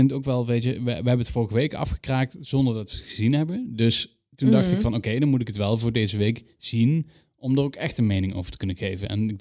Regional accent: Limburg, Netherlands; Als Limburger weet ik er alles

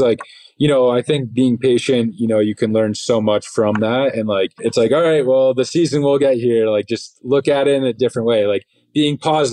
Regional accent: East Coast, United States; You know, I grew up on the East Coast.

